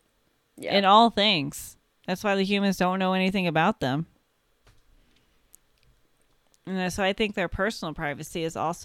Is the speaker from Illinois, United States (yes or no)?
yes; Illinois, United States; If you're from Indiana, I'm from Illinois. You understand. Our states don't really like each other.